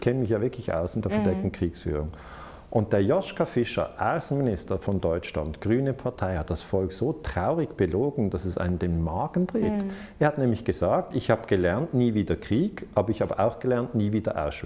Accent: Switzerland; Ich sage es ja nur als Schweizer.

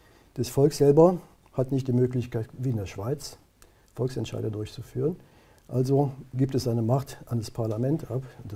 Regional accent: Brühl, North Rhine-Westphalia, Germany; Ich war kürzlich in Brühl bei Köln, meiner Heimatstadt.

